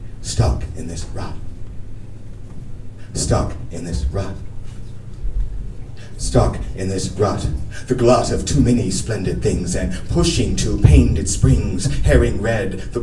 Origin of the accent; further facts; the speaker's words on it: San Francisco, California, United States; not only here in Dublin, not only in my hometown of San Francisco, but all over the world